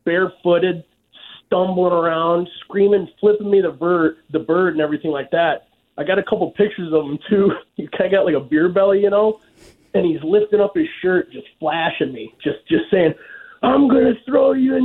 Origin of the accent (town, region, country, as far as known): Detroit, Michigan, United States